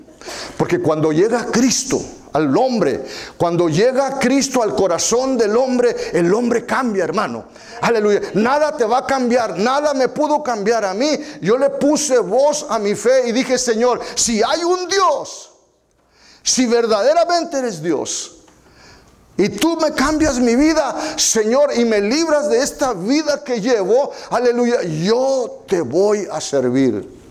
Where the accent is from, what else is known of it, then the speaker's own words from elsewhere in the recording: Texas, United States; now in California, United States; estamos aquí en California, yo vengo de Texas, estamos aquí en California